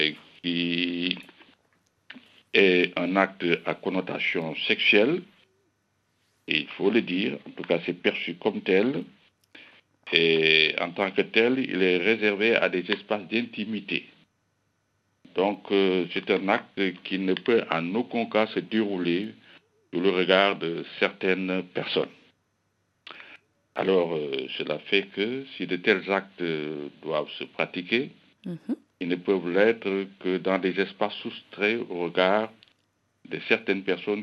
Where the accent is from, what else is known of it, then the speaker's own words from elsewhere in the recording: Senegal; qu'on appelle chez nous, au Sénégal, la soutoura.